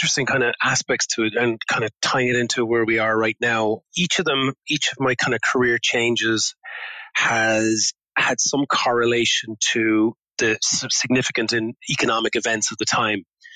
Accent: Blackrock, Munster, Ireland; now in Douglas, Ireland; I'm actually just outside Cork City in a suburb of Cork called Douglas. I grew up in Blackrock, which is literally the suburb next door. So kind of back home, I suppose, for want of a better description.

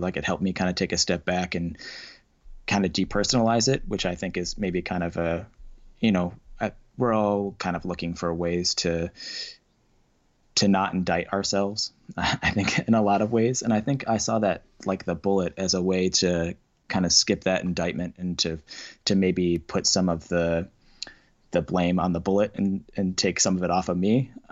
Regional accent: Indiana, United States; which is where I'm from. I'm from Indiana.

